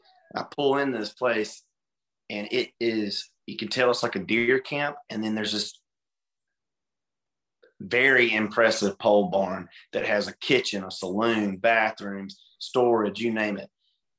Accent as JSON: {"language": "English", "town": "Hartford", "region": "Alabama", "country": "United States", "said": "so I'm originally from Hartford, Alabama"}